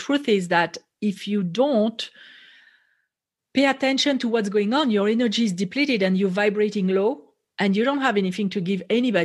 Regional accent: France; moved away as an adult; also born or lived in Israel; now in United States; So I'm from France originally, but when I was in college, I moved to Israel and I lived there for over 10 years

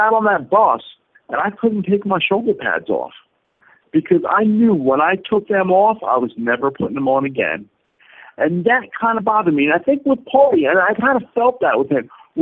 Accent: Boston, Massachusetts, United States; and I'm actually from Boston

